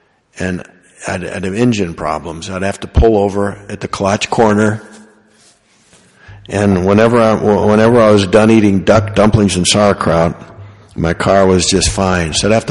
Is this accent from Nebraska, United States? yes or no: yes; Omaha, Nebraska, United States; Well, we grew up in Omaha. And so it turns out that we grew up about a mile apart, but I never knew them.